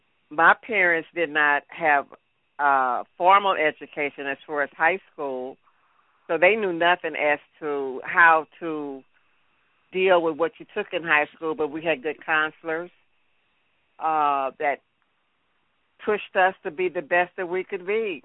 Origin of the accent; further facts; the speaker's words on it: St. Louis, Missouri, United States; Well, I was born downtown. I was born in the Mill Creek area. And I lived in the Mill Creek area until they came through and just tore it down. I was there until 1958.